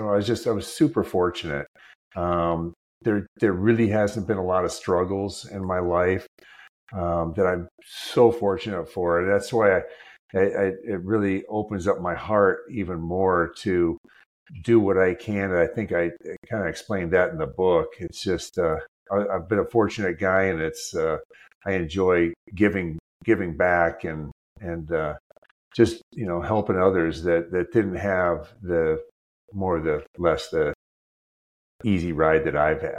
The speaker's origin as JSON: {"language": "English", "region": "Minnesota", "country": "United States", "tie": "born or raised there", "said": "I grew up watching them in Minnesota"}